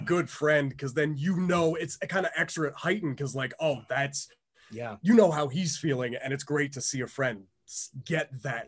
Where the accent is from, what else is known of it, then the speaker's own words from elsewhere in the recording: Canada; Even though I'm Canadian, like it's not based on that bias.